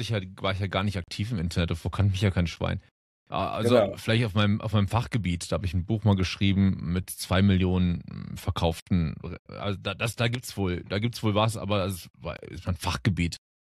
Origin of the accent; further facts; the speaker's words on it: Netherlands; also born or lived in Cologne / Germany / Iceland / Africa; now in Brazil; ich bin in Köln geboren, oder wurde in Köln geboren, heißt das, glaube ich, hab immer zwischen Deutschland und Holland dann gewohnt, und die meiste Zeit meines Lebens habe ich in Niederlanden gewohnt. Ein paar Jahre auf Island, ein paar Jahre in Afrika, ja, jetzt 5, 6 Jahre in Brasilien